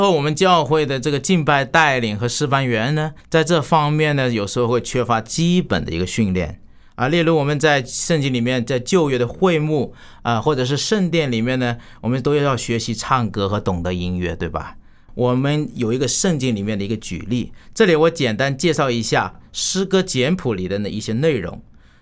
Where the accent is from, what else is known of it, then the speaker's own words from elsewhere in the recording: China; 特别是我们从大陆来的基督徒